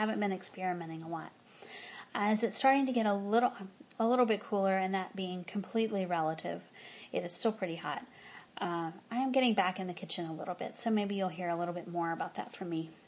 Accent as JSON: {"language": "English", "region": "the South", "country": "United States", "tie": "born or raised there", "said": "Now, growing up in the South, I ate pimento cheese when I was little."}